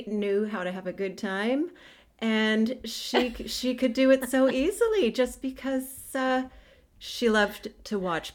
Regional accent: Canada; now in Seattle, United States; I'm a Canadian girl living, or should I say trapped, in Seattle.

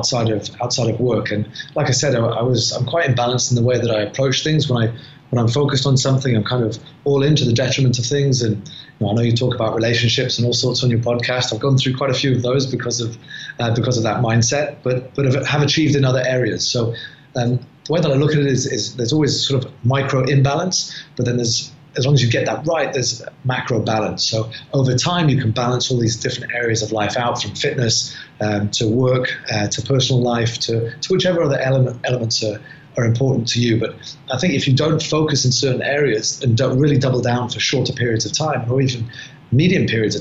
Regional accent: Wales, United Kingdom; now in Dubai, United Arab Emirates; A background being Welsh, rugby was obviously a big part of me growing up.

